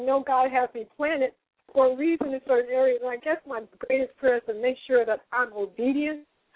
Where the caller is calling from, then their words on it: Los Angeles, California, United States; From California, from the Los Angeles area.